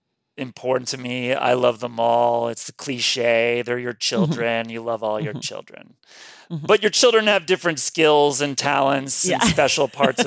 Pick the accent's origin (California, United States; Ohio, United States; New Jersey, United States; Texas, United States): Ohio, United States; Cincinnati; that whole story and all the problems that Pete has created still looms over Cincinnati, my hometown.